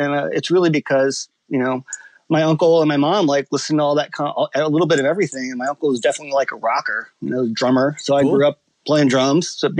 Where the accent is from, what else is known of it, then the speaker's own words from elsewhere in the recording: United States; born there; Yeah, I was born in the States, and we moved around a bunch.